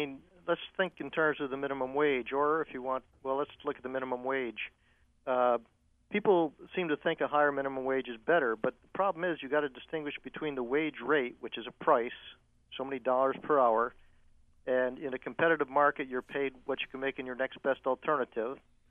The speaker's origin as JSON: {"language": "English", "town": "Buffalo", "region": "New York", "country": "United States", "tie": "born or raised there", "said": "when I grew up in Buffalo, where I worked one summer."}